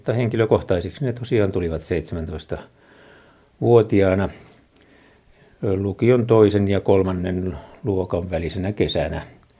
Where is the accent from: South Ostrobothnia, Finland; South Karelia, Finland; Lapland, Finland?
South Karelia, Finland; Luumäki; Luumäen seurakunnasta, sieltä Etelä-Karjalan ja Kyvenlaakson rajoiltahan olen kotoisin, taikka sanotaan nyt näin 9 vuodesta eteenpäin elämääni elin nuoruuttani siellä, lapsuutta ja nuoruutta.